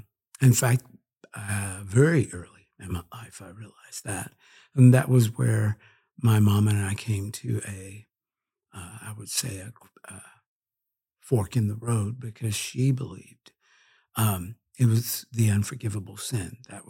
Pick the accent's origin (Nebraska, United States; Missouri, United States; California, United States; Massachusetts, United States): Missouri, United States; St. Louis; born there; Well, I was born in St. Louis, Missouri, to my parents